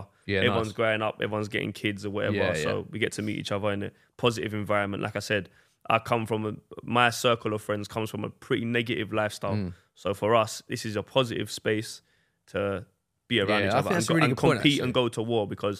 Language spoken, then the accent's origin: English; Lewisham, London, United Kingdom; And I'm from Lewisham, which is also known as Blueborough.